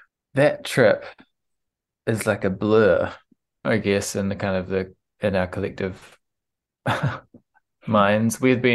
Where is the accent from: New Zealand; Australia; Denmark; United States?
New Zealand; And we were like, "You do realize we're from New Zealand?"